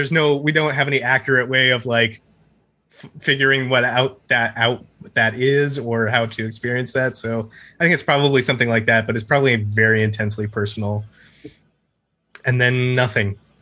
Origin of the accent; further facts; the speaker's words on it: Seattle, Washington, United States; Like around Seattle, Washington area.